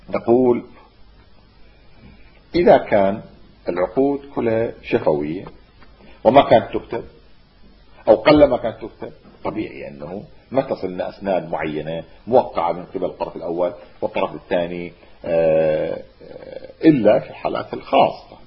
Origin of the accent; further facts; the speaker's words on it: Iraq; لأنه بالمصطلح الدارج عندنا في العراق نقول سلم بلم